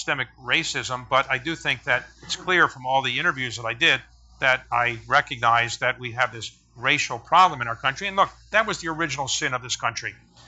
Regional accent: Baltimore, Maryland, United States; and I didn't really know him, although I'm from Baltimore.

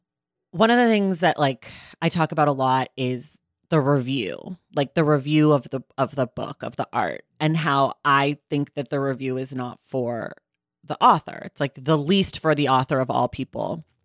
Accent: Oakland, California, United States; because I'm from Oakland, it's cold in Halloween

